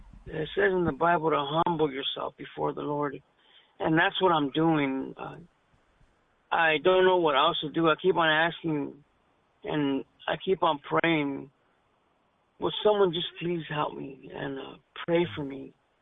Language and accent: English; San Jose, California, United States; I'm from San Jose, California.